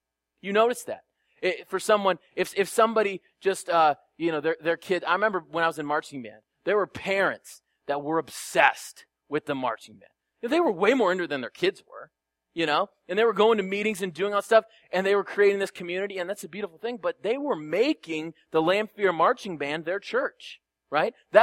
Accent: Detroit, Michigan, United States; That's our connection. We're all from Detroit. We all love the Tigers.

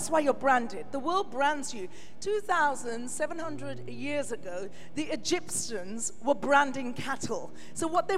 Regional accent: London, United Kingdom; I'm from London, UK. I'm a Londoner all my life. I've lived no other place but in London.

